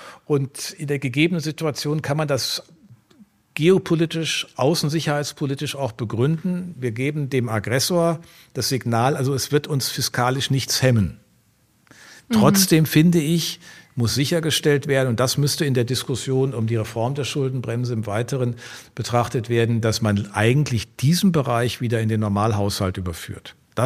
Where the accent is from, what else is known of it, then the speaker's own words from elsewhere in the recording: Rhineland, Germany; weil ich bin ja Rheinländer